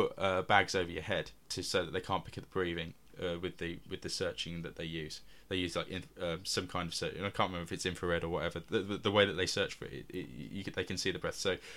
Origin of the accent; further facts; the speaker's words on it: United Kingdom; even though I'm British, it makes you want him to get there.